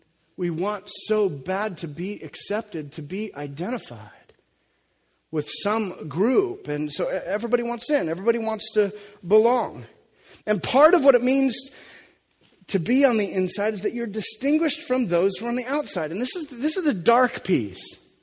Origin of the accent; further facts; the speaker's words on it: Sweet Home, Oregon, United States; I grew up, for the most part, we grew up around here. We grew up in Sweet Home.